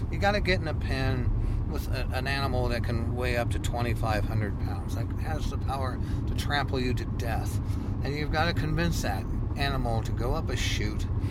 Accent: Montana, United States; I'm from Montana, my dad was a bull hauler.

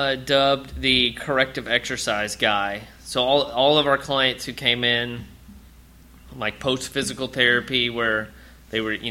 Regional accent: Dallas, Texas, United States; No, I'm from Dallas, and after college, after undergrad, I went to UT in Austin. We moved back, my wife and I moved back up to Dallas

